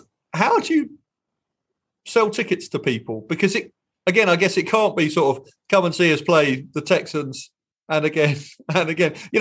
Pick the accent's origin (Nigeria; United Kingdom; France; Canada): United Kingdom; England; now in United States; As an English person, like, when we watch football, we watch sport.